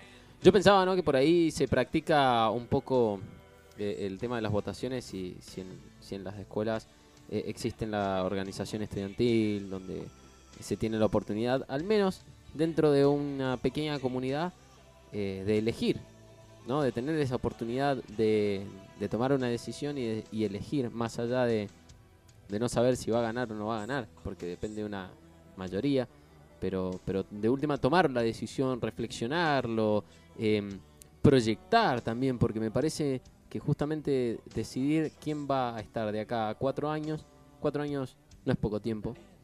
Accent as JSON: {"language": "Spanish", "country": "Argentina", "said": "justamente porque tal vez hemos venido haciendo mal la política como argentinos"}